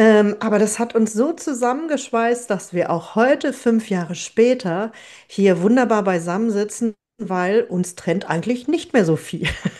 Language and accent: German; North Rhine-Westphalia, Germany; wir kommen beide aus dem Kohlenpott.